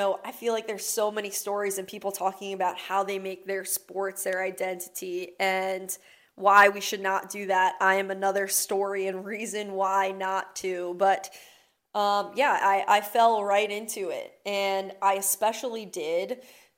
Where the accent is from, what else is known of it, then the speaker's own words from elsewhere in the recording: Crofton, Maryland, United States; I'm from Crofton, Maryland, which is essentially a suburb town in outside Annapolis.